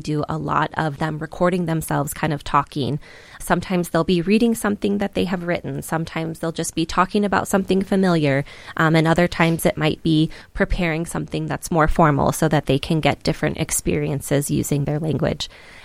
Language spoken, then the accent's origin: English; Ohio, United States; I'm originally from Ohio, and so it wasn't until I got to the border that I realized there was this difference and this distinction.